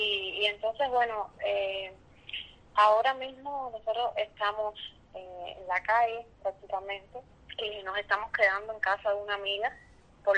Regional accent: Havana, Cuba; se les hace a ellos difícil ubicarnos allí por el hecho de que somos de Habana Vieja

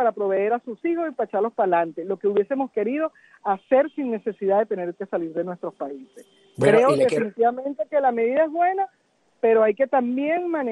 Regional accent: Venezuela; eso no nos representa a nosotros como venezolanos.

